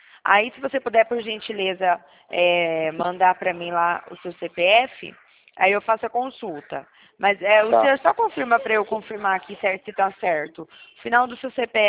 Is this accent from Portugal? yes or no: no; São Carlos, São Paulo, Brazil; É, eu sou aqui de São Carlos